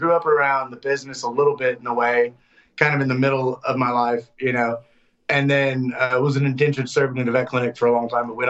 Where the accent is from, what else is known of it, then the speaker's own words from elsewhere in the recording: Austin, Texas, United States; So I grew up in Austin, and my dad was in the business for a little while.